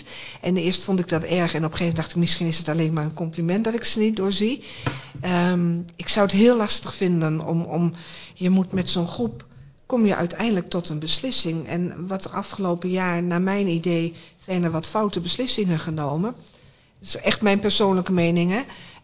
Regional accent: Almelo, Overijssel, Netherlands; Ik ben Almeloos, ik ben in Almelo geboren en Almelo is echt wel mijn stad.

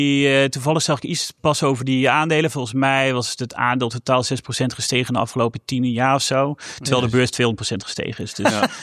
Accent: Elst, Gelderland, Netherlands; 40 jaar. Opgegroeid in Elst, dus Arnhem en Nijmegen.

